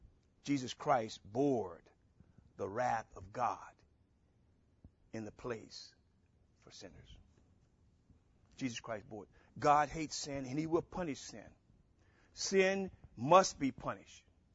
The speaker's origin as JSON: {"language": "English", "region": "Louisiana", "country": "United States", "tie": "born or raised there", "said": "You know, when I was a young boy growing up in Louisiana, they would say, well, sin doesn't pay."}